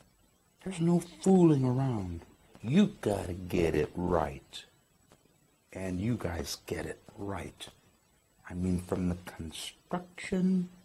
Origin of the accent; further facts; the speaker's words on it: Milwaukee, Wisconsin, United States; I grew up in Milwaukee. I used to ice skate. I used to ice skate, and it's cold like this in Milwaukee, and we ran cross country in this weather in high school.